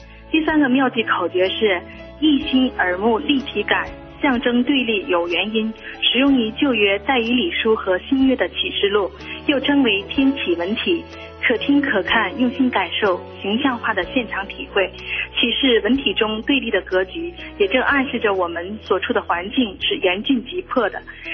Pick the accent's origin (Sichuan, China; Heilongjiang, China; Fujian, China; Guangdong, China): Heilongjiang, China; 我是黑龙江的